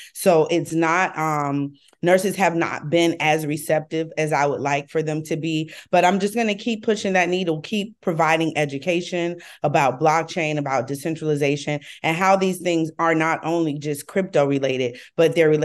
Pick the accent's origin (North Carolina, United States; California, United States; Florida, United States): Florida, United States; Miami; now in Atlanta, United States; I am originally from Miami, Florida. However, I am a travel nurse and I'm currently on a travel assignment here in Atlanta, Georgia.